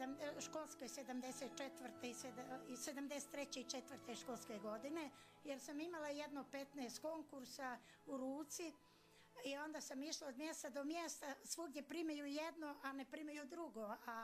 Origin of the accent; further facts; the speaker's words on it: Andrijevica, Montenegro; born there; also born or lived in Berane / Nikšić; ja sam rođena u Andrijevici, to je nekadašnji Beranski srez, završila sam gimnaziju u Beranama, a akademiju sam završila u Nikšiću, grupa istorija geografija.